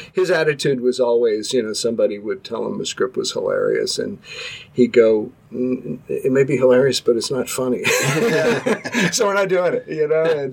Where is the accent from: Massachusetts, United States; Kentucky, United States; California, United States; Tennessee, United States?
Kentucky, United States; Louisville; born there; So I was born in Louisville.